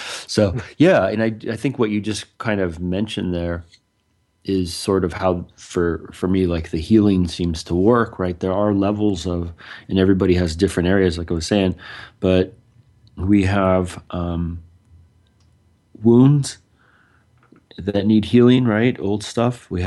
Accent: United States; We, you know, born and raised in America, we're Americans, that kind of thing.

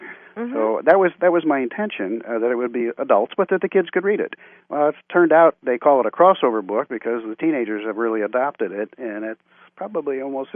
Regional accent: Midwest, United States; And since I now live in Florida, I'm originally a Midwesterner, but I lived in Florida for a long time.

